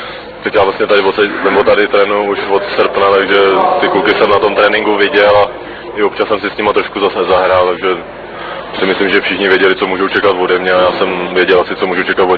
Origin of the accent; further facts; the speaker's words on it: Plzeň, Plzeň Region, Czechia; Co jsem Plzeňák, no.